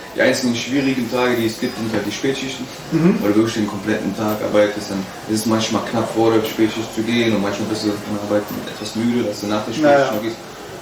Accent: Aachen, North Rhine-Westphalia, Germany; born or raised there

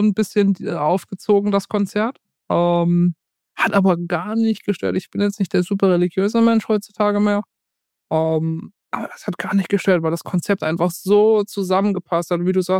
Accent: Mannheim, Baden-Württemberg, Germany; Ich bin auch in Mannheim aufgewachsen

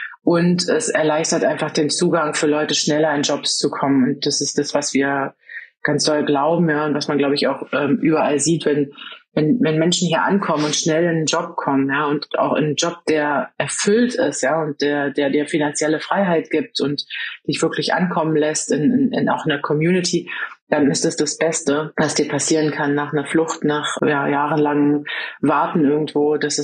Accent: Germany; Der Abschluss ist, glaube ich, auch was, wo wir als Deutsche sehr gerne drauf gucken

